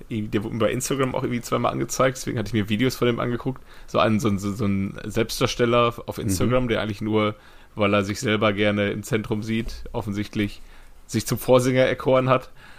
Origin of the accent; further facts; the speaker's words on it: Germany; Ich bin halt Deutscher und wohne hier.